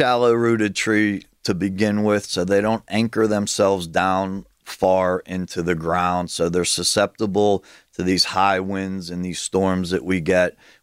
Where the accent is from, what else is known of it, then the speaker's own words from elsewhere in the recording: Pittsburgh, Pennsylvania, United States; Yeah, we're Pittsburgh through and through. All my guys are from the area. I grew up in Pittsburgh.